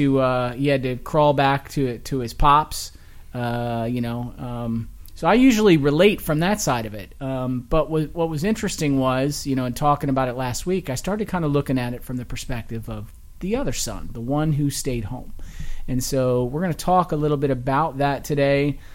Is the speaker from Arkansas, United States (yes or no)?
yes; Arkansas, United States; Okay, I'm from Arkansas, so okay. I know what slopping the pigs is.